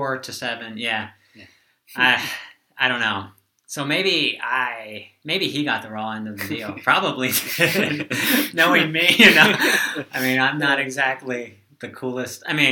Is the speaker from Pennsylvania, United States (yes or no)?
yes; Pennsylvania, United States; But originally I was born in York County, Pennsylvania. I went to a church. I'll combine my salvation experience with where I'm from.